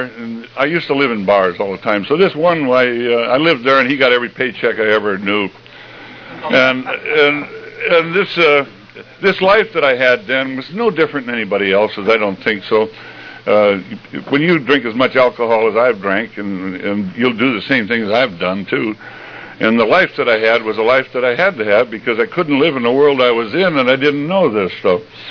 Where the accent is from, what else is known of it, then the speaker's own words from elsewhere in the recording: Cleveland, Ohio, United States; I'm from Cleveland, Ohio, and you bet. Good place to be from.